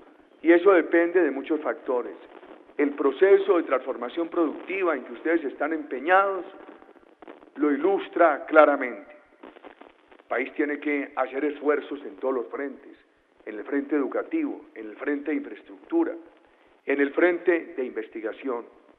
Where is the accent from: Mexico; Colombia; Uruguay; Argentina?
Colombia; 46 millones de ciudadanos como somos los colombianos